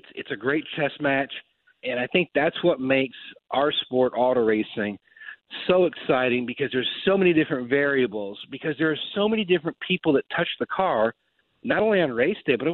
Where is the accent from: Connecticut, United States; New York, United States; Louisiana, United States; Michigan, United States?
Michigan, United States; Morenci; born there; also born or lived in Jackson; Well, I lived over in Jackson. I was born actually in a little town, but you got to go from Michigan into Ohio, back to Michigan, into Ohio, back to Michigan to get there. A little town called Morenci.